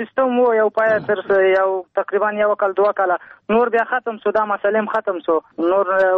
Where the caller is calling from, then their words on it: Kabul, Afghanistan; د کابل ولایت برشناکوت څخه